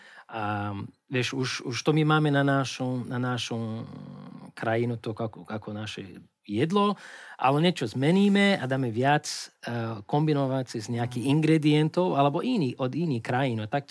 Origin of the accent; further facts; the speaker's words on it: Brazil; Slovak is a second language; keď hovorím, že som z Brazílie